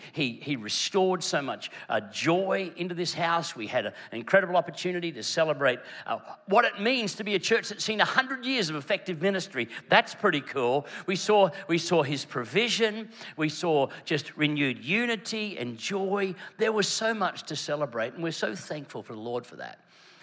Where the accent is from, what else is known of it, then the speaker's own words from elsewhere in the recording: Queensland, Australia; I'm from Queensland. I'm pretty crazy on sport, and because I'm from Queensland, there's a few teams that I am very passionate